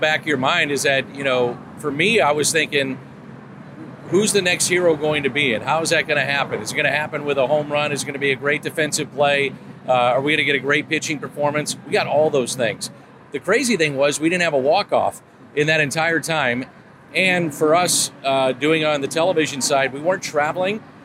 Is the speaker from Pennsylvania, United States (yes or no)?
no; St. Louis, Missouri, United States; I'm from St. Louis. He's from St. Louis.